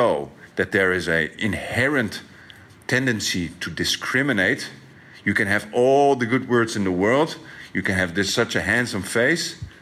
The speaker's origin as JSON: {"language": "English", "country": "Netherlands", "said": "I come from the Netherlands, Europe"}